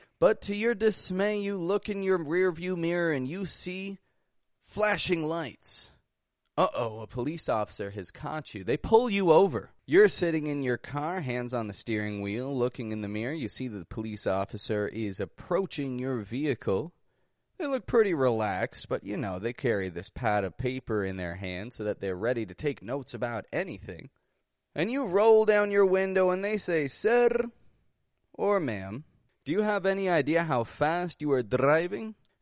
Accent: Toronto, Ontario, Canada; I'm from Toronto, Canada, and up in Canada for the summer

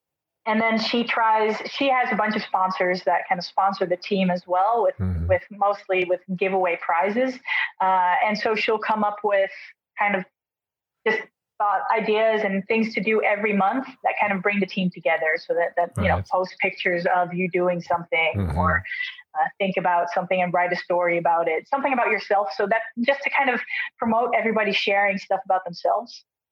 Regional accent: Utrecht, Netherlands; also born or lived in Maryland, United States; Born and raised in Utrecht.

